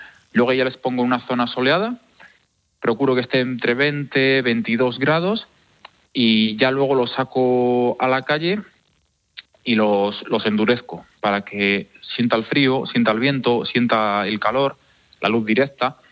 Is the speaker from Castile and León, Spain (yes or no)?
yes; Villalcázar de Sirga, Castile and León, Spain; y pues es la perla de Villasirga, de Villalcázar de Sirga, pues es alcazareña, que es nuestro gentilicio. Alcazareños.